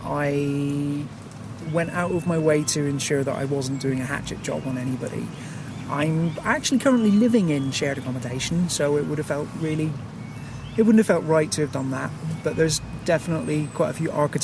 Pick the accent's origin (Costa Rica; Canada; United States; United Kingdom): United Kingdom; Northern Ireland; It was quite nice being Northern Irish and killing somebody via the immersion heater.